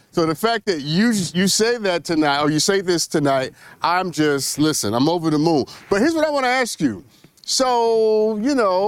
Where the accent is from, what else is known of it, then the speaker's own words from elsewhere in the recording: Brooklyn, New York, United States; And I'm from Brooklyn. So if I didn't think so, I wouldn't say it.